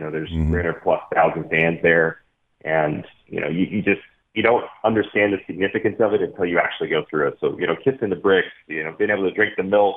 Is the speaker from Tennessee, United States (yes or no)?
yes; Nashville, Tennessee, United States; So I grew up in Nashville, Tennessee. I still live here now. Moved back with my wife.